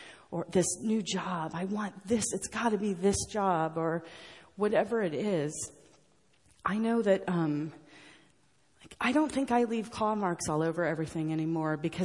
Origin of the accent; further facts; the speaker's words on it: United States; and I grew up in the States, and you use language that's the exact same language that I use.